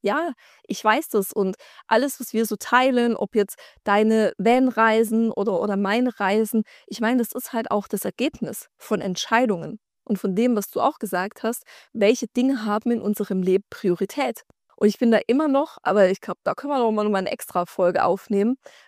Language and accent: German; East Germany, Germany; ich komme aus einem Dorf, aus dem Osten, ja, also das hört sich jetzt so dramatisch an, aber irgendwie, ich bin in so einem Mini-Dorf groß geworden, ja, wo die Bürgersteige, keine Ahnung, 18 Uhr hochgeklappt werden.